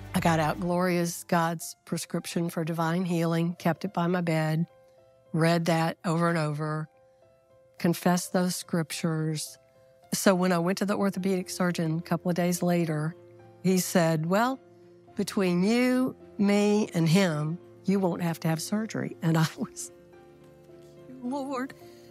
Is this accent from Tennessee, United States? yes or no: no; Yukon, Oklahoma, United States; also born or lived in Fort Worth; I'm from Yukon, Oklahoma, just outside of Oklahoma City. But I used to live in Fort Worth